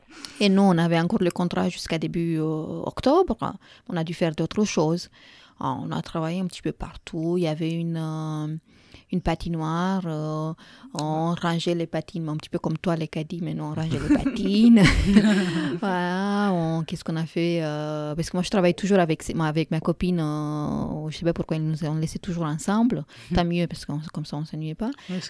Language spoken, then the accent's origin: French; Romania; French is a second language; moi je suis roumaine d'origine, non, je suis roumaine, c'est pas d'origine, je suis roumaine